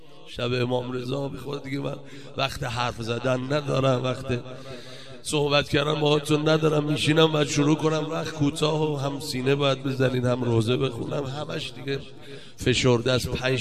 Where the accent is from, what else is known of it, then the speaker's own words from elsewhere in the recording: Iran; آقا اهل ایرانم و همسایه چشمان شما